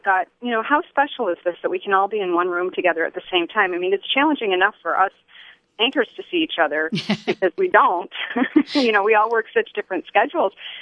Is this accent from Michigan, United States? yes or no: yes; Detroit, Michigan, United States; I grew up in Detroit, so my parents have been in Detroit until the last year.